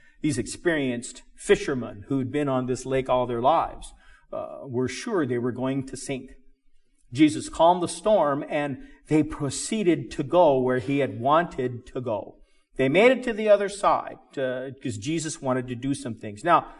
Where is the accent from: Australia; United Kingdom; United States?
United States; Denver, Colorado; I grew up in Denver. And a suburb of Denver is Arvada.